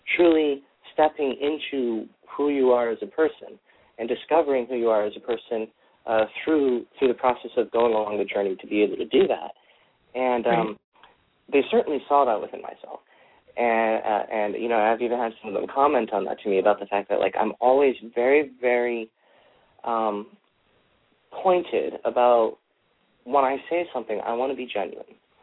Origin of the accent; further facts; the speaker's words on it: United States; as part of me being an American, as part of me being, you know, from the U.S.